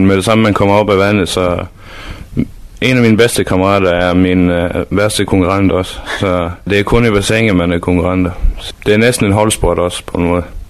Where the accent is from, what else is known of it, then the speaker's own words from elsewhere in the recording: Aarhus, Central Denmark Region, Denmark; born there; Jo, jeg er født i Aarhus, og min hele familie bor i Frederikshavn.